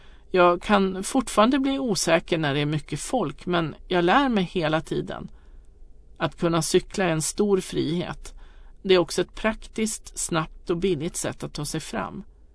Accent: Côte d’Ivoire; now in Sweden; Jag kom till Sverige från Elfenbenskusten 2009. Jag tyckte det såg så märkligt ut när vuxna och inte bara barn cyklade här.

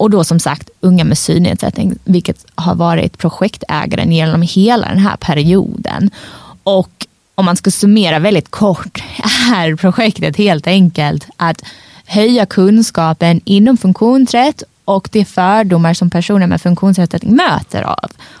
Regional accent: Sweden; also born or lived in United States; Jag är svensk-amerikan, så jag har faktiskt bara nyligen kommit tillbaka till Sverige efter att ha varit i USA i nästan 13 år.

